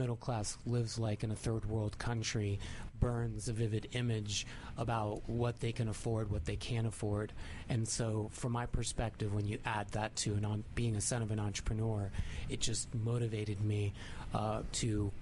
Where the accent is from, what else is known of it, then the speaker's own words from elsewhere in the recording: Washington, District of Columbia, United States; born there; Born in Washington, D.C., family's from Santiago, Chile.